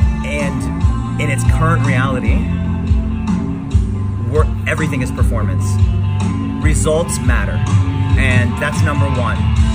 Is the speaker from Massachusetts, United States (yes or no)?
yes; Boston, Massachusetts, United States; I'm from Boston, so I walk a lot